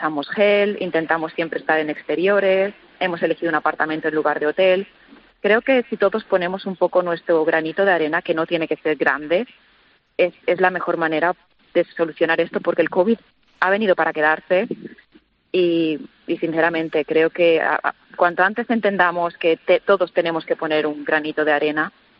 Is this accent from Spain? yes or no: yes; Spain; soy española